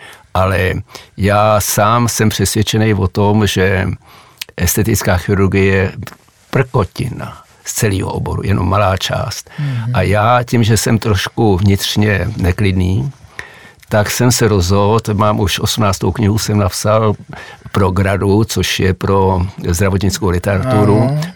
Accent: Prague, Czechia; Tím, že jsem vyrůstal na Vinohradech

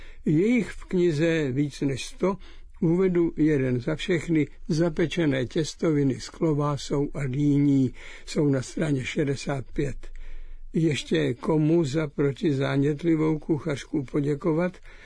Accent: Opočno, Hradec Králové Region, Czechia; jsem z Opočna, kde také máme kapucínský klášter, byť bývalý, na jehož mnišské osazenstvo se pamatují z dětství

